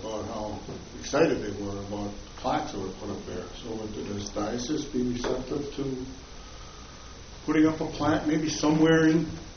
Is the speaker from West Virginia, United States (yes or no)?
yes; Alloy, West Virginia, United States; Yeah, I grew up in Alloy, so I'm pretty familiar with the territory.